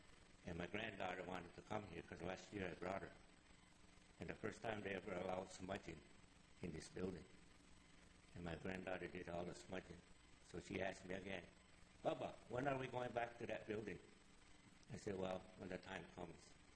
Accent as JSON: {"language": "English", "town": "Kahnawake", "region": "Quebec", "country": "Canada", "said": "I am from Ganawage, just 15 kilometers south of here. I am of the Ganyagahaga Nation, people of the Flint, better known as Mohawks."}